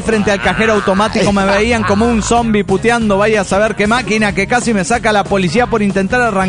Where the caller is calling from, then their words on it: Guadalajara, Jalisco, Mexico; de Guadalajara, Jalisco, México.